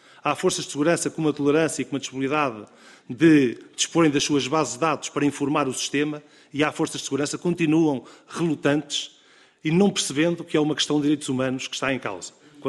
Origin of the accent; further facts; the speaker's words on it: Portugal; nós temos que ser capazes, enquanto portugueses